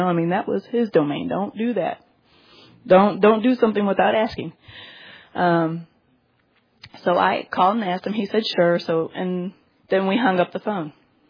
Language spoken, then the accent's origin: English; Michigan, United States; growing up in Michigan, we lived only about 30 minutes from Detroit. We lived in the suburbs, and we lived on a busy road